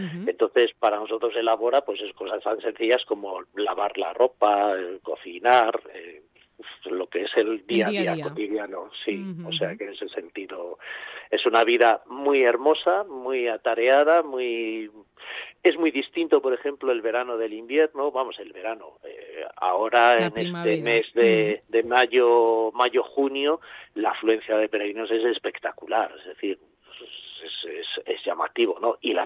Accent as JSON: {"language": "Spanish", "country": "Spain", "said": "prácticamente yo soy el único español."}